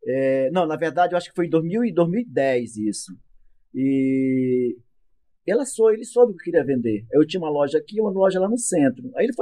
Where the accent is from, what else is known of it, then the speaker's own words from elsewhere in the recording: São Domingos do Araguaia, Pará, Brazil; born there; Mas eu nasci no sul do Pará, lá no São Domingos, na verdade lá chama São Domingo das Latas, no popular.